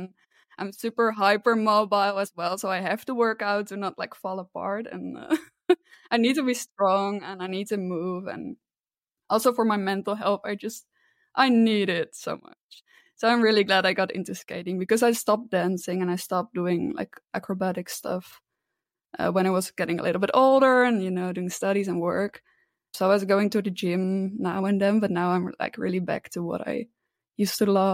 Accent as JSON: {"language": "English", "country": "Netherlands", "said": "My pronouns are she, her. I'm from the Netherlands. I live in Arnhem. It's close to the German border."}